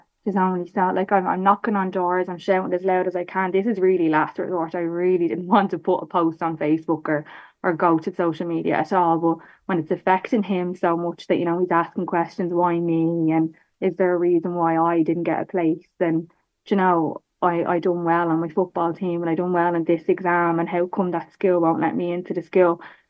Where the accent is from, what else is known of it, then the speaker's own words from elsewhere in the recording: Lucan, County Dublin, Ireland; We're born and bred in Lucan, both sides of our family. My own parents, Charlie's grandparents, went to school in Lucan.